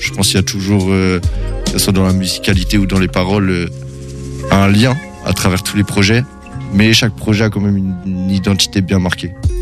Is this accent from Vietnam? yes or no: no; Angers, Pays de la Loire, France; j'ai 22 ans, je viens d'ici même, Angers. J'ai fait toutes mes classes d'armes, si je puis dire, ici.